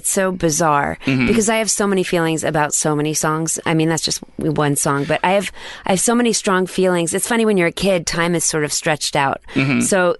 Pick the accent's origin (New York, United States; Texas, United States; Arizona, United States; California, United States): Texas, United States; Dallas; because I grew up in Dallas. I didn't grow up in like Los Angeles